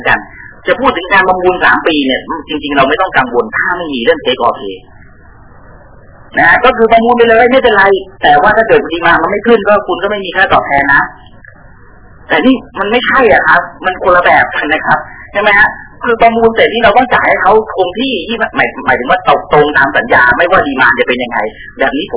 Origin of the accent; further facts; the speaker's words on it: Southern Thailand, Thailand; รอบนี้ผมคนใต้ถูกคนเหนือก็คือท่านน้องประหลัดหลอกนะ